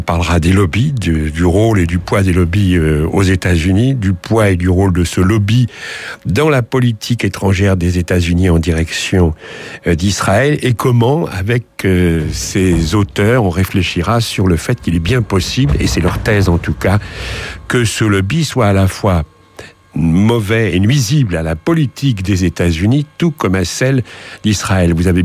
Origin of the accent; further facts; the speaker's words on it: France; chez nous en France.